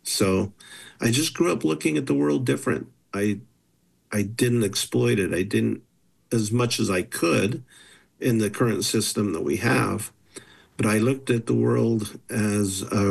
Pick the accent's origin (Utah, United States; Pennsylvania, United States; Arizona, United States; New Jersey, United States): Utah, United States; So yeah, I'm the former chairman of the Shoshone Nation, but I grew up in Utah my whole life, and I attended the University of Utah and ended up graduating from Weber State.